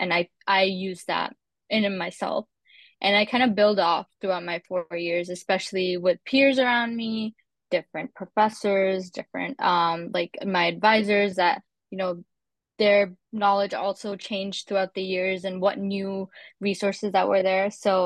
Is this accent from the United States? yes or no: no; Canada; I'm from Canada